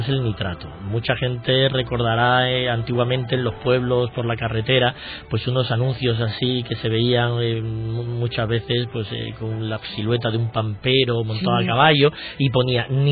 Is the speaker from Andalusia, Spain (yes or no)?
yes; Seville, Andalusia, Spain; En realidad soy del sur, porque soy sevillano